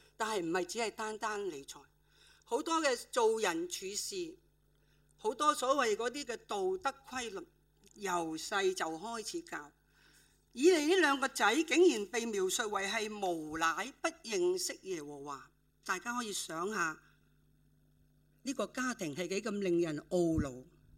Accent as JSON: {"language": "Cantonese", "country": "China", "said": "我們用我們中國人所謂的貼地，無賴"}